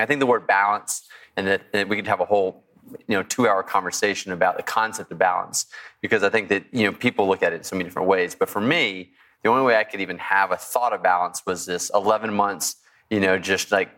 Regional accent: Texas, United States; I grew up in Texas, had ridden horses before.

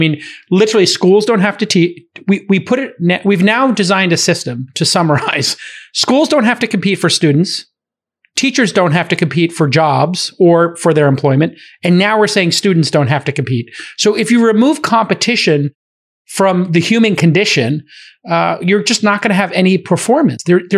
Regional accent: Dublin, Leinster, Ireland; It was not made in Dublin. No offense to, my home country.

